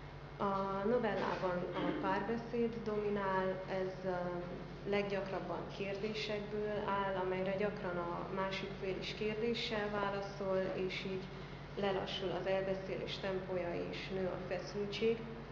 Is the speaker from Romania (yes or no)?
yes; Miercurea Ciuc, Harghita, Romania; Csíkszeredából jöttem, a Márton Áron Gimnázium 12. osztályos tanulója vagyok.